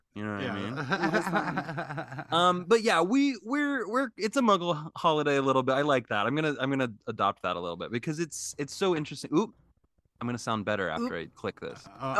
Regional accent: Kansas, United States; I mean, we're from Kansas, so there was that kind of like, it was a little like, I don't know, y'all. We're 20 minutes from where that first murder happened.

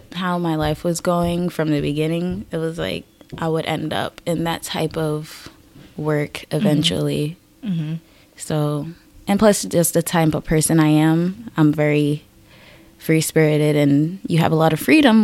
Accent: Bronx, New York, United States; Well, I'm from New York, mm-hmm. the Bronx, more specifically.

